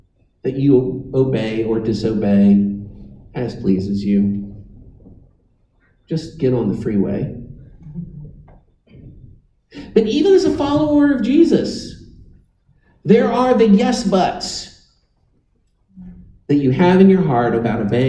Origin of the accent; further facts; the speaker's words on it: United States; I'm a Christian, but I'm also an American, and we Americans, we love a good rebel.